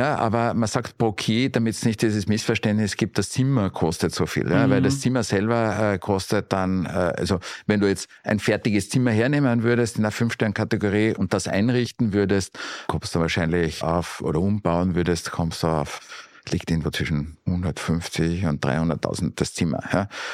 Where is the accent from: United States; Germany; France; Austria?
Austria; Graz, Styria; wenn ich in meine alte Heimat Graz fahre